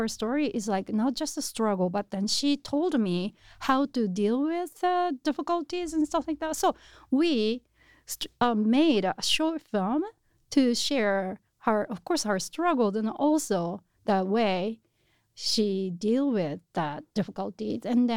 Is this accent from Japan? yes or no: yes; Japan; English is a second language; moved away as an adult; now in United States; So I'm a Japanese. I was born in Japan, and back in 2005, I moved to the United States, and then I came here for to go to a college